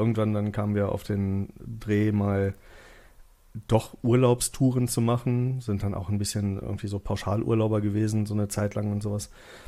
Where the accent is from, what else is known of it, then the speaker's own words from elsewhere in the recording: Wolfenbüttel, Lower Saxony, Germany; Wir kommen aus der Jägermeisterstadt, aus Jägermeister City, aus Wolfenbüttel.